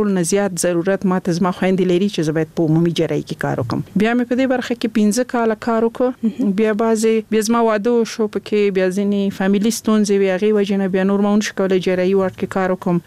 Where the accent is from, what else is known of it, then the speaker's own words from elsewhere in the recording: Laghman, Afghanistan; also born or lived in Nangarhar; زه خپل د لغمان ولایت يم